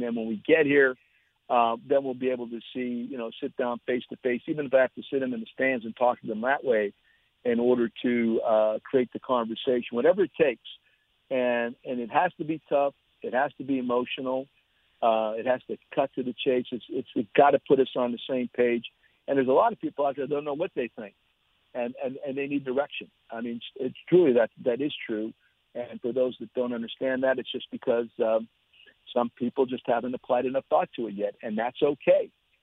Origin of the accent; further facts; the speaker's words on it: Pennsylvania, United States; I'm Polish from Eastern Pennsylvania.